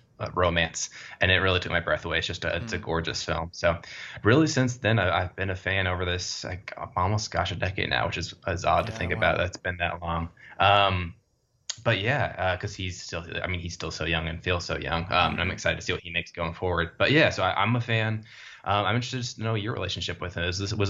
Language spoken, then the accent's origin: English; Dallas, Texas, United States; I'm originally from Dallas, and I got a lot of family still in Dallas.